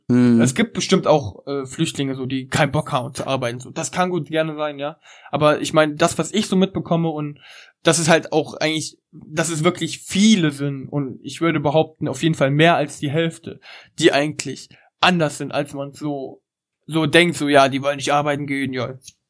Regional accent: eastern Germany, Germany; Pass auf, ich komme ja aus dem Osten

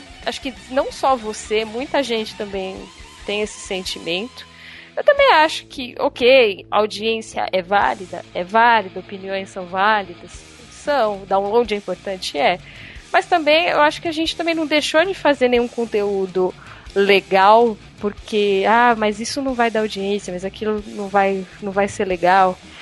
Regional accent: Rio de Janeiro, Brazil; sou analista de sistema / gerentes de projeto, tenho 31 anos e sou do Rio de Janeiro.

